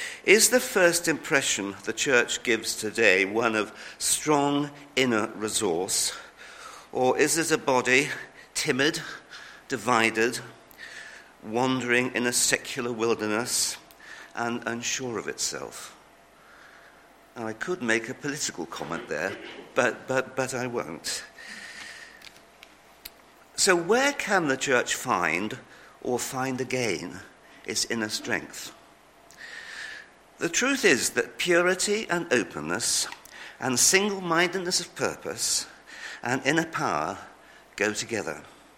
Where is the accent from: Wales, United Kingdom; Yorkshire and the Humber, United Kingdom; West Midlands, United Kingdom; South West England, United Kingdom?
South West England, United Kingdom; Salisbury; I come from Salisbury, and if you approach Salisbury from either the north or the east, the first thing you see is the cathedral spire before you see anything else.